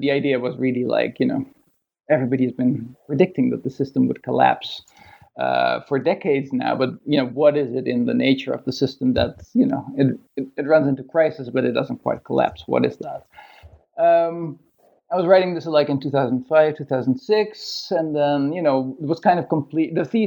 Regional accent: Netherlands; moved away as an adult; now in Sydney, Australia; I am from Holland. I grew up in Holland. I did my undergraduate studies in political economy at the University of Amsterdam.

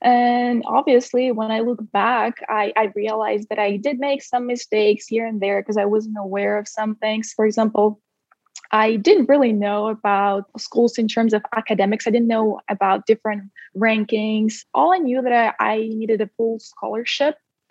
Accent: Siberia, Russia; moved away as an adult; I spent almost 18 years of my life here in Siberia, to be precise. And then at the age of 18, I moved to the U.S. when I got a full athletic scholarship at Sac State.

